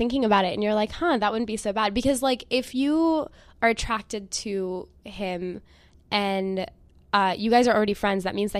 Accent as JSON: {"language": "English", "country": "India", "said": "I am Indian first and a so comedian, like, second."}